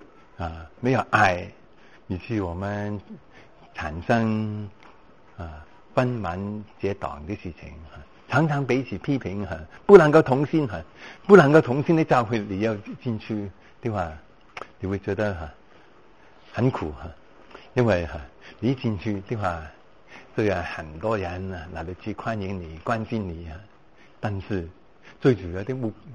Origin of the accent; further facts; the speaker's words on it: China; 那啊我们中国教会啊我们中国人哈、啊，那原先我们是一盘散沙哈、啊